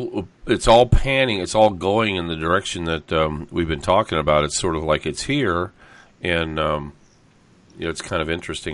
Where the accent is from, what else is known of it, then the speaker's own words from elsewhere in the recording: Orange County, California, United States; you know, we grew up in Orange County. We've known it since it was Orange Groves, and it's certainly a different place today.